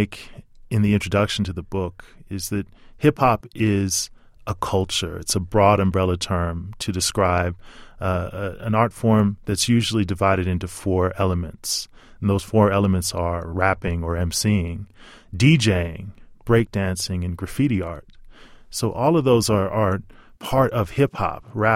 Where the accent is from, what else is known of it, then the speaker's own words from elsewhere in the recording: Salt Lake City, Utah, United States; I grew up in Salt Lake City, Utah. Again, probably one of the least hip-hop places imaginable.